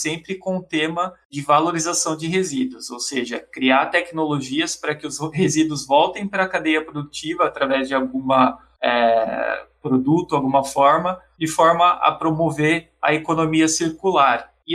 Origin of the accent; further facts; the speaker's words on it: Cubatão, São Paulo, Brazil; Eu cresci em Cubatão, foi o primeiro polo industrial de Cubatão, a primeira cidade a se industrializar